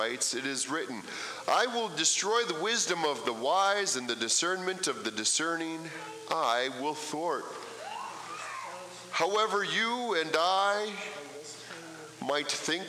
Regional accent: United States; I'm an American.

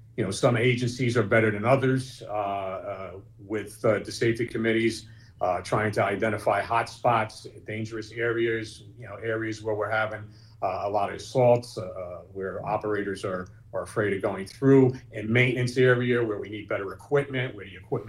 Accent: Newark, New Jersey, United States; And I rode buses in my day. I born and raised in Newark. I used to go to school taking a bus. I went to work on a bus.

